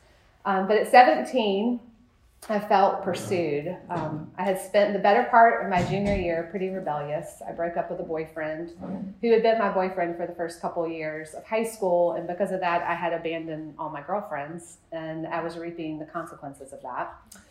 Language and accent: English; Virginia, United States; I pleaded to be picked up in upstate New York, and I'm from Virginia.